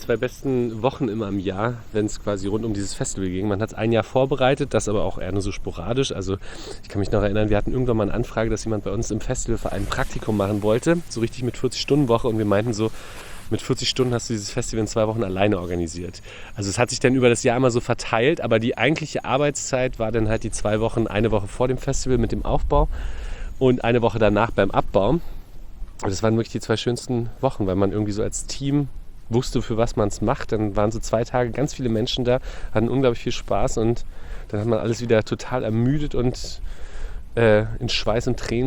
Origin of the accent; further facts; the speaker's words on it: Berlin, Germany; ich bin ja in Lichtenberg groß geworden und dann nach Köpenick gezogen